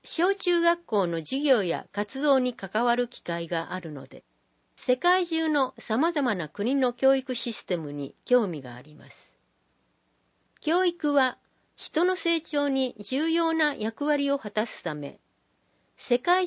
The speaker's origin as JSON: {"language": "Japanese", "country": "Mongolia", "tie": "born or raised there", "second_language": "Japanese", "said": "例えば、私のふるさとのモンゴルでは、学校は9月1日の知識の日から始まります。"}